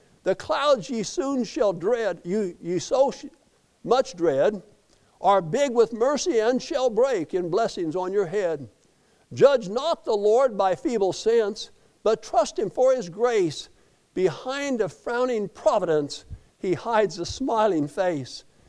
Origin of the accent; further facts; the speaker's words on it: Colorado, United States; I was raised in Colorado, most of you know that, and north of Denver, about 75 or 80 miles, and kind of just at the edge of the mountains